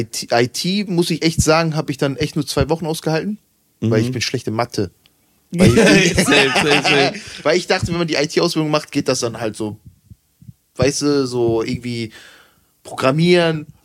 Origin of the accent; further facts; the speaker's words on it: Hamburg, Germany; ich bin hier am Fischmarkt aufgewachsen.